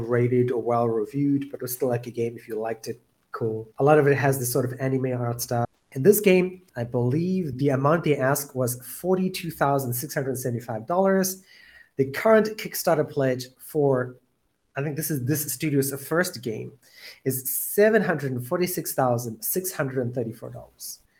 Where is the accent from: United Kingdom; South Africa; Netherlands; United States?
South Africa; I grew up near the Indian Ocean in South Africa